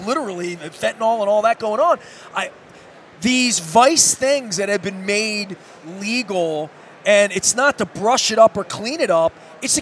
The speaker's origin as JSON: {"language": "English", "town": "Dundalk", "region": "Maryland", "country": "United States", "said": "I'm from Dundalk."}